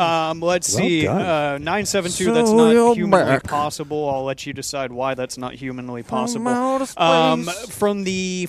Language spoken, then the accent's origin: English; Mansfield, Texas, United States